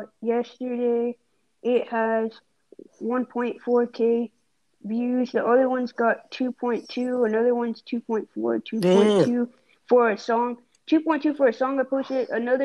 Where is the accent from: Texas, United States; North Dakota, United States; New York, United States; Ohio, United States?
Ohio, United States; born there; Hey, I was born in Ohio.